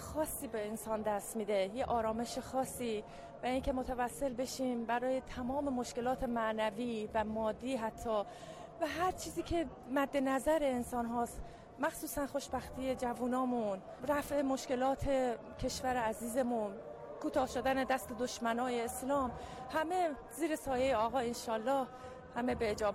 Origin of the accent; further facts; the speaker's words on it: Ahvaz, Khuzestan, Iran; ما از اهواز اومدیم.